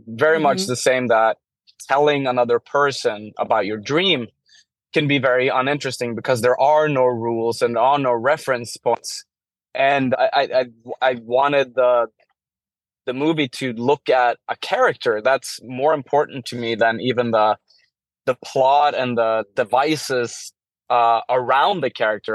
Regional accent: Norway; English is a second language; moved away as an adult; now in United States; It's coming from a person who's born and raised in Norway, and mm-hmm. but I've lived in the US for 6 years now

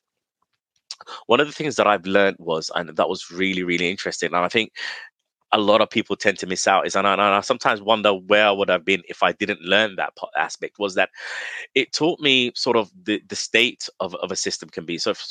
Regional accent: London, United Kingdom; So I grew up in London, England, Southeast London, small town, very sort of deprived area, I would say.

